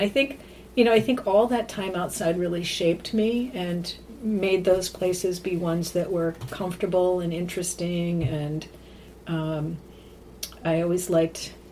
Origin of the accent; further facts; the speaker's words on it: Rotterdam, New York, United States; also born or lived in Saratoga County; So I was born in Schenectady, in little community of Rotterdam.